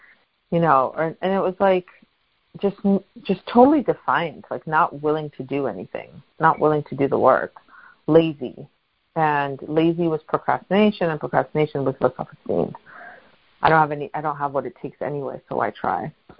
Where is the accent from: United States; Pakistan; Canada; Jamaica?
Pakistan; So I am the youngest of 4 girls. And I grew up in Pakistan, but my heritage is Afghani, and I grew up in a violent home.